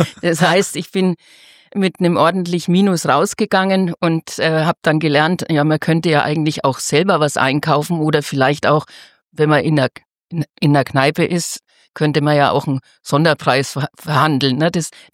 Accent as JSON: {"language": "German", "town": "Bamberg", "region": "Bavaria", "country": "Germany", "tie": "born or raised there", "said": "Ich bin auch keine Münchnerin, wo eigentlich die Agentur herkommt und wo die Spielwiesen auch herkommt. Ja, sondern ich bin eine waschechte Fränkin, geboren in Bamberg."}